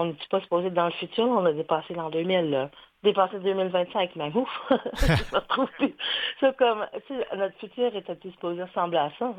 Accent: Halifax, Nova Scotia, Canada; Moi, je viens d'Halifax. C'est sûr que ces mélanges de langues-là font partie de mon entourage, mais c'est pas ma langue à moi, exactement. La mienne n'a pas de nom. Je viens d'Halifax. Notre culture n'a pas un nom qui est connu.

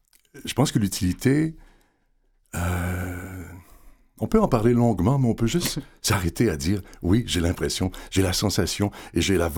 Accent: Quebec, Canada; J'ai donc commencé un petit peu à la radio locale chez moi, en Gaspésie.

